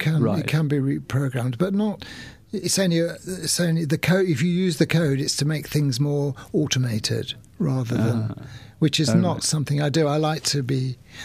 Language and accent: English; Derby, East Midlands, United Kingdom; born there; I was born in Derby.